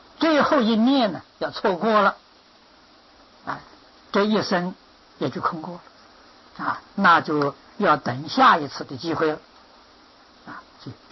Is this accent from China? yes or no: yes; China; 这是我们中国人不仅是净宗啊，宗门教下提起莲池大师，哪个人不尊敬呢？